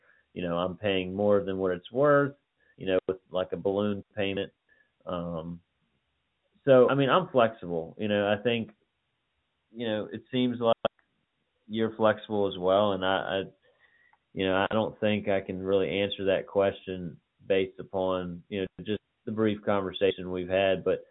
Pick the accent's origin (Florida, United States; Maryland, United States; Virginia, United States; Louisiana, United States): Virginia, United States; Mechanicsville; I grew up in Mechanicsville.